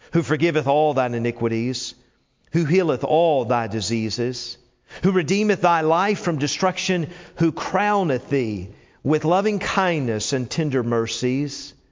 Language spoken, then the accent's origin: English; Tennessee, United States; You know what? I grew up in Tennessee, and to be a University of Tennessee fan, a Volunteers, all right, the football and all of that, they're not any good anymore.